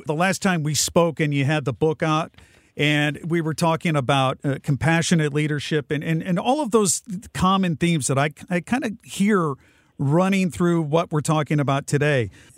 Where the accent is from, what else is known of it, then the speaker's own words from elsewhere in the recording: St. Louis, Missouri, United States; you know, I'm from St. Louis. I don't know a lot about Ferguson.